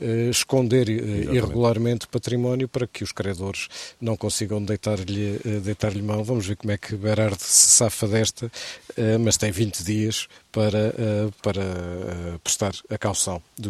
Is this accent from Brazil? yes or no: no; Viseu, Portugal; porque sou de Viseu